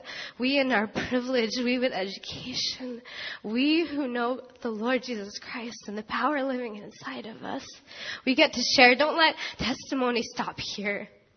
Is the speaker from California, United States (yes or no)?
yes; California, United States; I am from California, along with my friends from UC Merced.